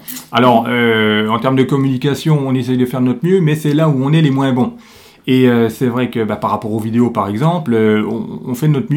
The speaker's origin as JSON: {"language": "French", "country": "France", "said": "chez nous, on a des chiens, enfin chez nous en France"}